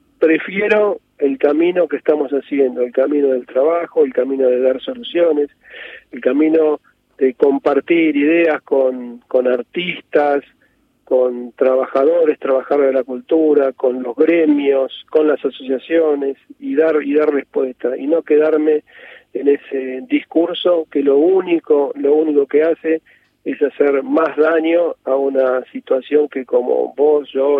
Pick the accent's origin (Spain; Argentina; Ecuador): Argentina; Te podría hablar como argentino